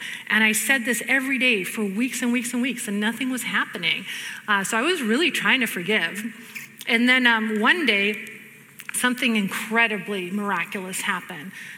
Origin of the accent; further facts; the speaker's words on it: Greece; I'm from Greece, and we do infant baptism. Because it's an Orthodox country.